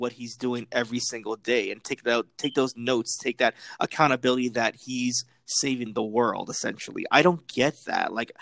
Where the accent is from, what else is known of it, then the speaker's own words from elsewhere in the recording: New York, United States; And I say this because I'm a New Yorker.